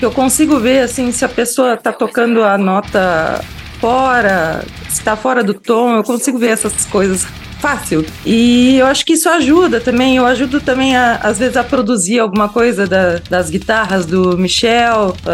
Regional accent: Rio Grande, Rio Grande do Sul, Brazil; Assim, porque a gente veio do interior, lá de Rio Grande.

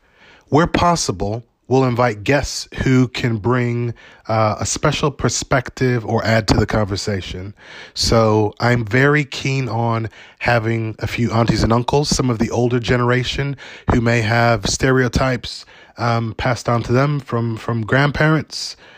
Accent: United States; Did I mention I'm Ugandan American, my wife is Indian, and we have two beautiful mixed race children?

